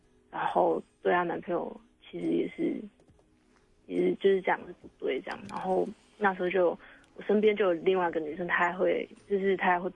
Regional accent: Kaohsiung, Taiwan; 我因为我是在桃园读书，可是我是高雄人，然后暑假的时候我就回高雄了。

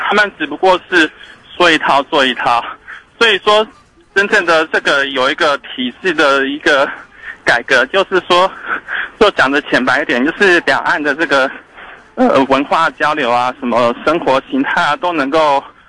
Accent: Taiwan; 他一看我是台湾来的嘛。

